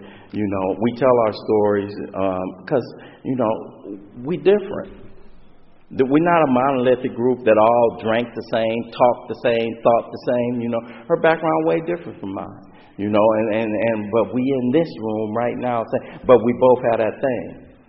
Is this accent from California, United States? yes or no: yes; Los Angeles, California, United States; I'm growing up in South Central, you know.